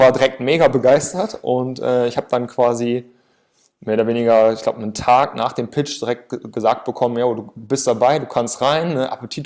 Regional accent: Osnabrück, Lower Saxony, Germany; born or raised there

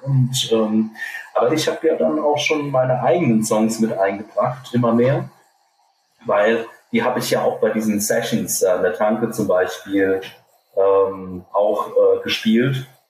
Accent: Hesse, Germany; Ja, gut, als Hesse

